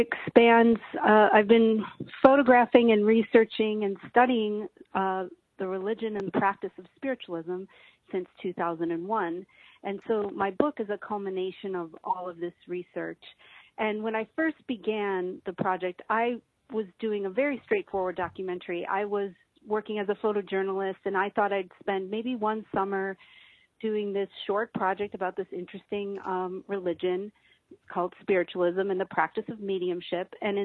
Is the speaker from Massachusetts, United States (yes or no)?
no; Buffalo, New York, United States; I grew up in Buffalo, New York, which is an hour away from a place called Lilydale, New York